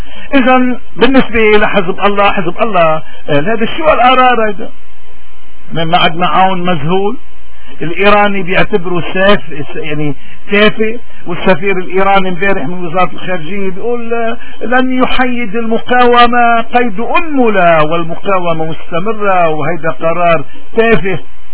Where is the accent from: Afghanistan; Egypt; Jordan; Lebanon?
Lebanon; نحن شعب لبناني